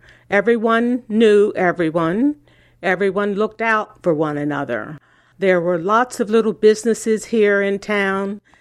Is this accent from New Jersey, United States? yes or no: yes; Ocean City, New Jersey, United States; Well, I grew up here on the West Side and noticed over the years that the Black population was dwindling year after year after year.